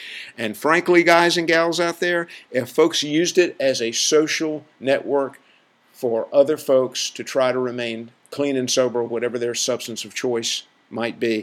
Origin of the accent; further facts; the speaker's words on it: the South, United States; And I can say that for my, because I'm from the South, good old boy-esque organizations.